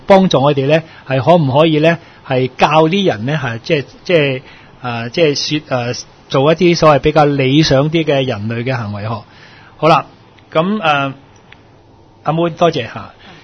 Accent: Hong Kong; 你覺得係好值得，即係我哋香港人啊

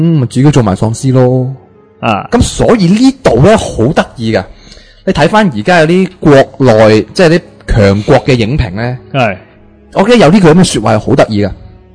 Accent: Hong Kong; 对我哋香港人嚟讲

